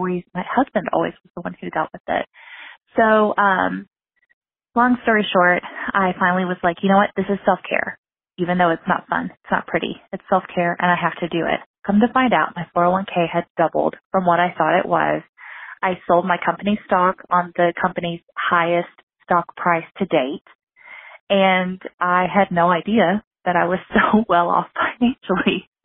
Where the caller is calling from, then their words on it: Kentucky, United States; I'm calling from Kentucky.